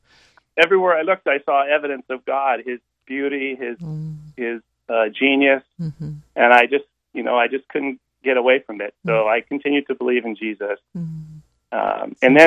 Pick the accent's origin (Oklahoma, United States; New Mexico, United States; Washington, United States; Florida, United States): Washington, United States; Whidbey Island; So I grew up on Whidbey Island, north of Seattle. It's a rural island.